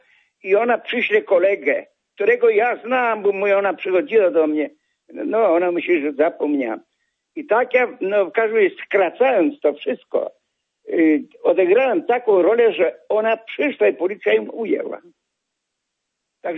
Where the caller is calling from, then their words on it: Wrocław, Lower Silesian Voivodeship, Poland; z Wrocławia.